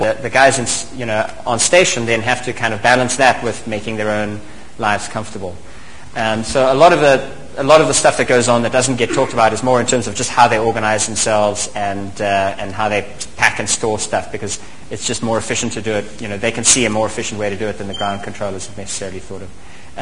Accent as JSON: {"language": "English", "country": "South Africa", "said": "No, I wanted to do it as a South African citizen. I could have flown either as British or as South African. I'm dual citizenship, but I wanted to do it as a South African."}